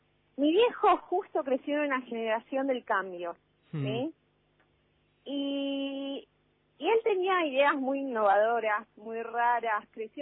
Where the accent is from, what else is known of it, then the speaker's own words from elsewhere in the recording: Salta, Argentina; yo hice mi carrera de ingeniería agronómica allá en Salta